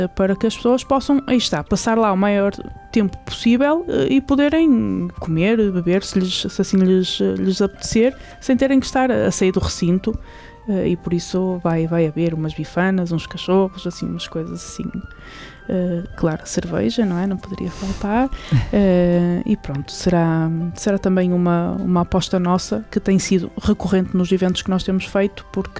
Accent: Norte, Portugal; eu costumo dizer, nós como portugueses e principalmente nortenhos

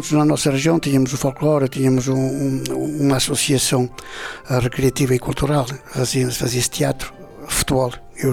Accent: Portugal; moved away as an adult; Eu saí de Portugal com 18 anos, vim com 57.

